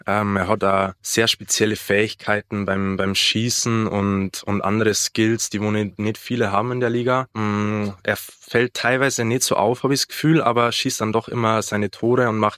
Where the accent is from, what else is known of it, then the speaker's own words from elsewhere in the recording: Traunstein, Bavaria, Germany; born there; gebürtiger Traunsteiner, 19 Jahre alt.